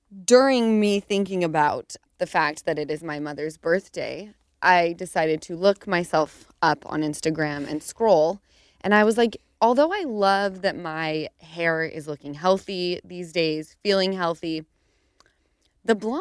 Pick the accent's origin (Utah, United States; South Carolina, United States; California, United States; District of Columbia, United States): Utah, United States; And my area that we grew up in Utah, for some reason, everyone's houses were 5 minutes away.